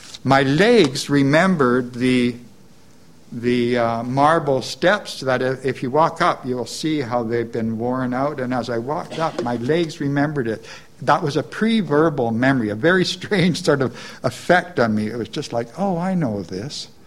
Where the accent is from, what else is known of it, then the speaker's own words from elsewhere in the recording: North Vancouver, British Columbia, Canada; I grew up in Lynn Valley in North Van, close to Lynn Canyon.